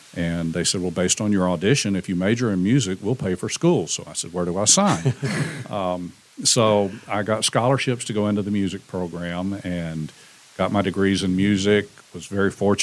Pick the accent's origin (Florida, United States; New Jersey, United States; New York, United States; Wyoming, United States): Florida, United States; also born or lived in Kentucky; In Hillsborough County, just outside of Tampa.